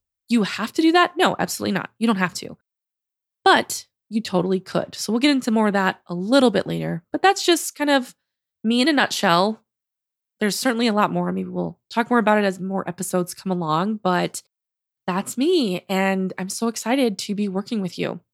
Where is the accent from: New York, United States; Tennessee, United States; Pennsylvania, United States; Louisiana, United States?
Louisiana, United States; also born or lived in Utah; I was raised in Louisiana. I currently now live in Texas. I studied out in Utah.